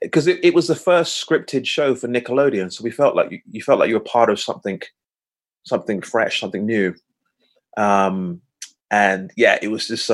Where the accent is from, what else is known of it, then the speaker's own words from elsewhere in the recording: Loughton, East of England, United Kingdom; I'm from Essex. So I got the Central Line back to Loughton.